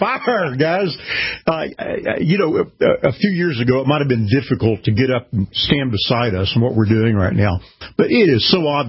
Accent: United States; I'm not a subject. I'm a citizen. And I'm an American.

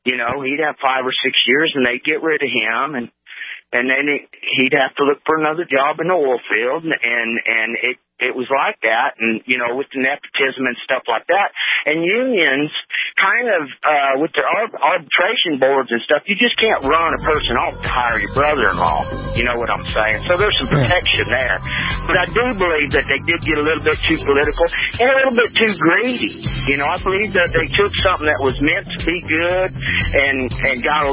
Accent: Jamestown, North Dakota, United States; accent: southern; Well, as an independent, being a North Dakota native, don't let the southern accent fool you. I was born in Jamestown.

